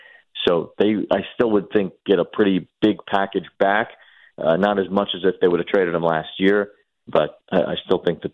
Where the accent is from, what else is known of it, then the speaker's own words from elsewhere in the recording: Chicago, Illinois, United States; You know, I'm from Chicago and not from New York, and I didn't grow up a Mets fan.